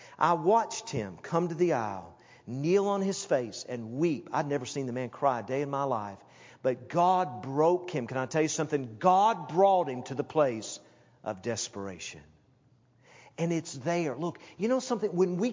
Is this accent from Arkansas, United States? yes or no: no; Knoxville, Tennessee, United States; Oh, I went to church growing up in Knoxville, Tennessee.